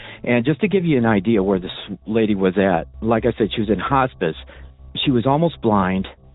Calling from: Illinois, United States; Hi, Derek. … I'm calling from Illinois.

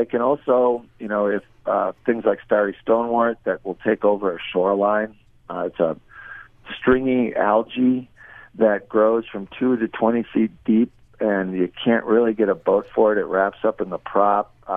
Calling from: Minneapolis, Minnesota, United States; Minneapolis.

